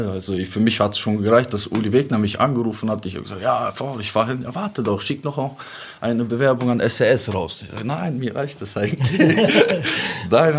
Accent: Bremen, Germany; also born or lived in Kazakhstan; Und wie ich bin da, ich war gerade 5 Monate, sind wir nach Deutschland, nach Bremen. Bremen war unsere erste Stadt.

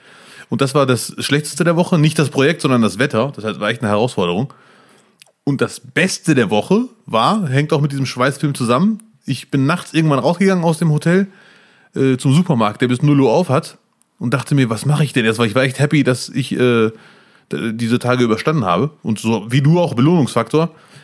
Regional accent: Morocco; bei uns in Marokko sagt man, eine Wassermelone geschmacklich sowieso muss sie halt schmecken und süß sein

